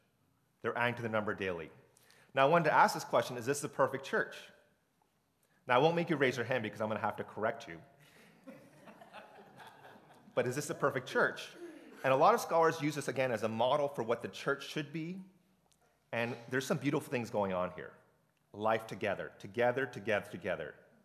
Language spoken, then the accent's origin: English; United States; I'm not fully Asian, and I'm not fully American. Sorry, I'm from America.